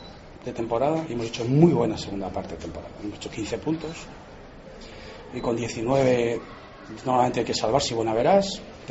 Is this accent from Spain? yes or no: yes; Valladolid, Castile and León, Spain; Yo soy vallisoletano y me siento vallisoletano